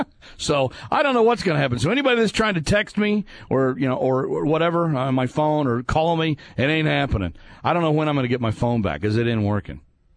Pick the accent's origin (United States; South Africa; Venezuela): United States; Fort Worth, Texas; you know that I grew up in Fort Worth, and so I've been a Dallas Cowboys fan my whole life